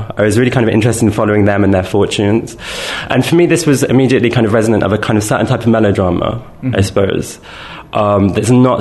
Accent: England, United Kingdom; both my parents are Moroccan, but my strongest connection to Morocco is through my mother. Even mm-hmm. you know, I grew up in England

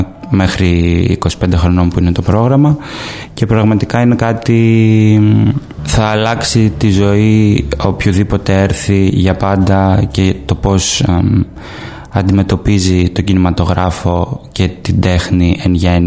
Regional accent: Greece; now in Athens, Greece; είμαι από την Ελλάδα, εκπροσωπώ την Ελλάδα στο Φεστιβάλ της Βενετίας, εκπροσωπώ το Τριανόν, ζω στην Αθήνα και σπουδάζω σκηνοθεσία και συγγραφή σεναρίου.

